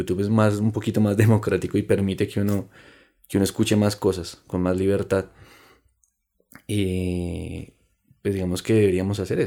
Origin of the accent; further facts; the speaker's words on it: Colombia; yo entiendo que como colombianos deseemos y tengamos un anhelo de la paz